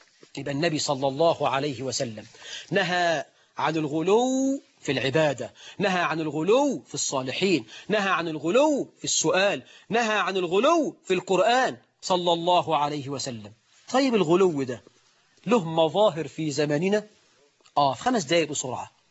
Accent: Egypt; ده احنا عندنا في مصر 9 مليون عانس.

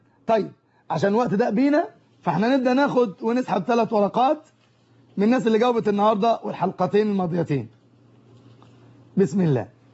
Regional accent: Cairo, Cairo Governorate, Egypt; احنا ليه احنا كمصريين او كقاهريين على وجه التحديد اكثر اللهجات خليط وهجين ما بين لغات العالم؟

